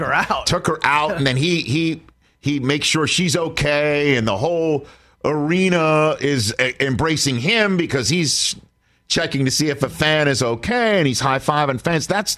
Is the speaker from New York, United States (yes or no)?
yes; Staten Island, New York, United States; From my hometown of Staten Island, apparently.